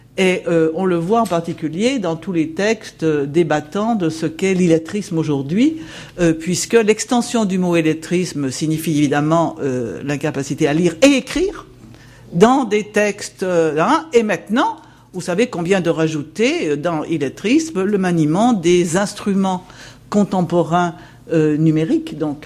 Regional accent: Auvergne-Rhône-Alpes, France; tout le monde sait que je suis haute-savoyarde, mais bien que heureusement je suis venue de Paris et pas de Chambéry

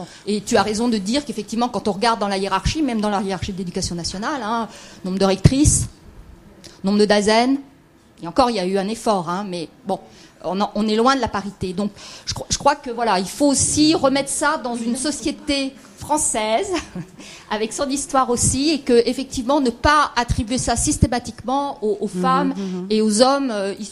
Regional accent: Île-de-France, France; donc je viens de la Seine-Saint-Denis

